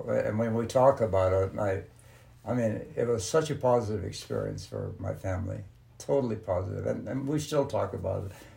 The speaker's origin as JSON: {"language": "English", "region": "Washington", "country": "United States", "tie": "born or raised there", "said": "I was born and raised in Washington."}